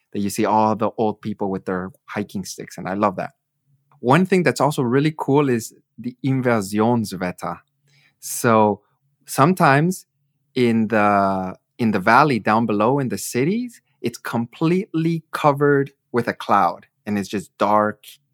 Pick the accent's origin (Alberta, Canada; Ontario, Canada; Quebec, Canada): Alberta, Canada; Edmonton; now in Freiburg, Germany; I come from the city. I come from Edmonton. We drive everywhere. Like we're a very sedentary society.